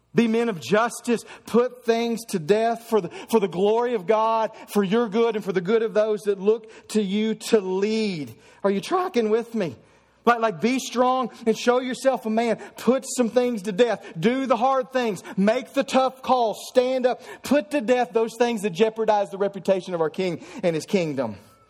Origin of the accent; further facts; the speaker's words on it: Eddyville, Kentucky, United States; One of my most vivid memories as a young boy, I grew up in Eddyville, Kentucky.